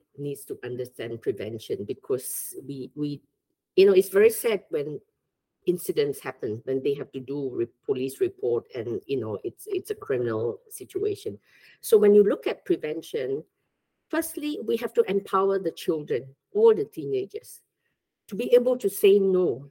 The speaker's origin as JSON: {"language": "English", "region": "Penang", "country": "Malaysia", "said": "So all this, we could understand that even as a Malaysian."}